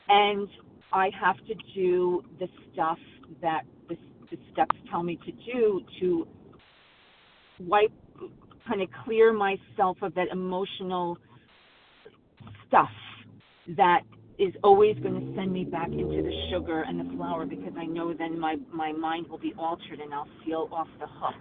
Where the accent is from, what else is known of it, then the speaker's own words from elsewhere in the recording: New York, United States; Good morning. This is … I'm from New York.